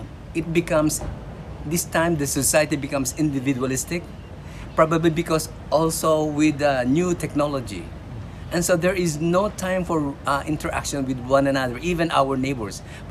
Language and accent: English; Philippines; moved away as an adult; now in Thailand; from the Philippines. We came over here since 1992 doing church planting because that's the need here in Thailand.